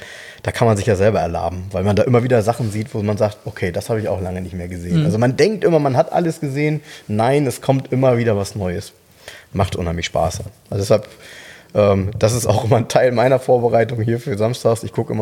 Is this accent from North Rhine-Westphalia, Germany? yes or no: no; Soltau, Lower Saxony, Germany; Ich habe damals in Soltau, jetzt kommt wieder meine Heimat